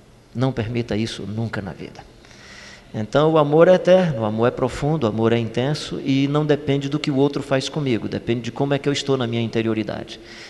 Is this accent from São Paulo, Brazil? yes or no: no; Ceará, Brazil; Como eu me amo e sou cearense